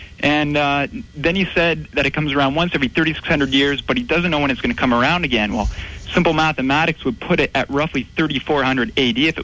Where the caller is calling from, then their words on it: London, Ontario, Canada; calling from London, Ontario.